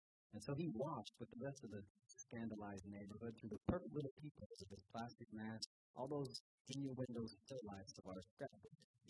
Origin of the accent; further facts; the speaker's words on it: Simi Valley, California, United States; And at 5:15 we were cresting the freeway passing in my hometown. And the wildest brush fires in Simi Valley history